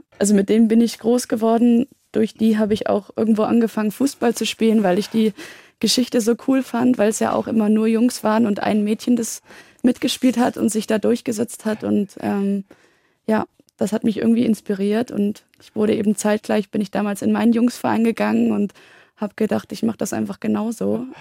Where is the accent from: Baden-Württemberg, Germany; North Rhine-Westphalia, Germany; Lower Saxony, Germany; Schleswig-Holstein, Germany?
Baden-Württemberg, Germany; Friedrichshafen; Also ich bin ja am Bodensee groß geworden.